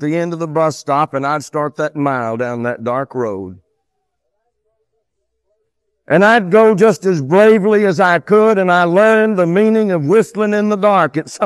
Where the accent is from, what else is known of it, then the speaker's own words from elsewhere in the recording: Austin, Texas, United States; I can recall as a lad growing up in Austin, Texas, I used to like to go down and watch the Austin Senators play baseball.